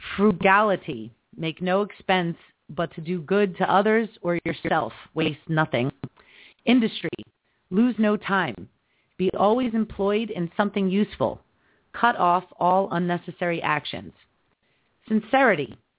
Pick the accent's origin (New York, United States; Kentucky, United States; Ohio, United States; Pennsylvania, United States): Pennsylvania, United States; Philadelphia; I'm from Philadelphia.